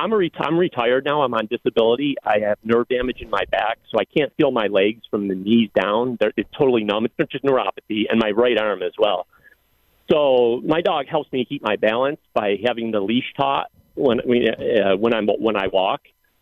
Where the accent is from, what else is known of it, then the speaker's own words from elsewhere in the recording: Lockport, New York, United States; also born or lived in Buffalo; So I moved back to Buffalo where I'm from Lockport